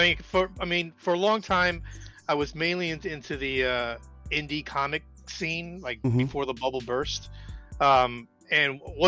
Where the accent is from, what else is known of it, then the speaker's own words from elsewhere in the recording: Brooklyn, New York, United States; accent: Brooklyn; my wife, when she met me, she was like, oh, you have this weird Brooklyn accent, like water. I'm like, I never hear that. But yeah, I guess I have an accent.